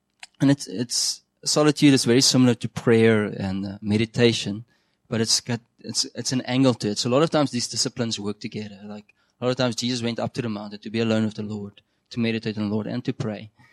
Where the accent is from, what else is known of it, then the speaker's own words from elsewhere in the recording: Namibia; I grew up in Namibia, which on a farm.